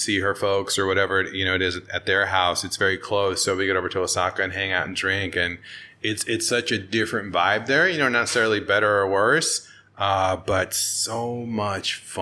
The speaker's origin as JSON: {"language": "English", "town": "San Diego", "region": "California", "country": "United States", "tie": "born or raised there", "said": "coming from, you know, I moved here 6 years ago, but, you know, I grew up, I was born and raised in San Diego."}